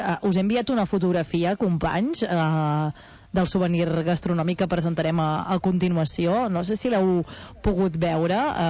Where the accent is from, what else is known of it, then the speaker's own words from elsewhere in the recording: Catalonia, Spain; I com a bona empordanesa, avui us parlaré de la botifarra dolça.